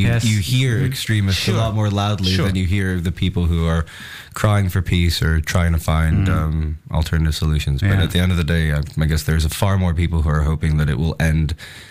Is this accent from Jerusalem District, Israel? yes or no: no; Tel Aviv, Tel Aviv District, Israel; because we're all from Tel Aviv. We all grew up kind of studying music, knowing each other through the... Tel Aviv is a very kind of small, familiar city.